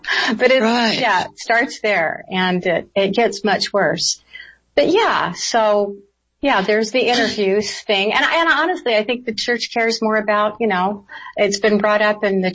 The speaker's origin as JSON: {"language": "English", "region": "Arizona", "country": "United States", "tie": "born or raised there", "said": "We grew up in the Arizona, and about five different little towns in Arizona."}